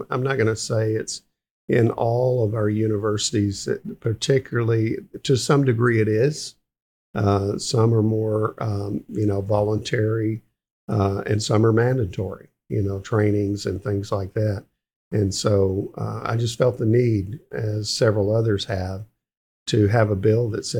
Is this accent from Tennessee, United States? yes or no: yes; Memphis, Tennessee, United States; I grew up in Jim Crow South, mm-hmm. When I was a kid, I saw the white colored, you know, bathrooms and signs and water fountains.